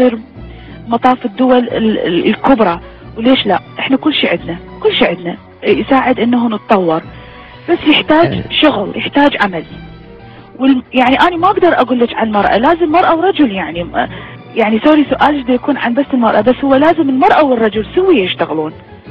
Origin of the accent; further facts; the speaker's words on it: Iraq; يعني على الاقل هسه الشعب بلدنا العراق الجمهورية العراقية محتاجة للتطوير لبناء جديد يعني من الأساس.